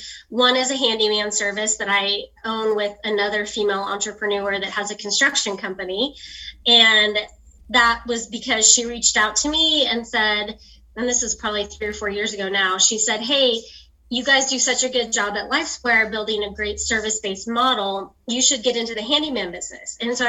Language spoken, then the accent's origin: English; California, United States; also born or lived in Dallas; I come from the Bay Area in California, so it's pretty low key in terms of like people and attitudes